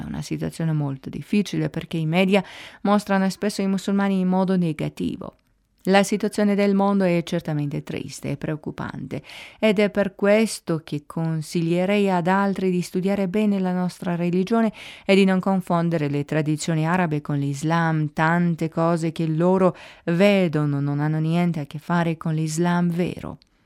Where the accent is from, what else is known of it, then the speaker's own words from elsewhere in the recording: Zurich, Switzerland; now in Lugano, Switzerland; sono svizzera di Zurigo, ma vivo a Lugano e faccio parte della comunità islamica Umma ticinese. Mi sono convertita all'Islam nel 1993 in Italia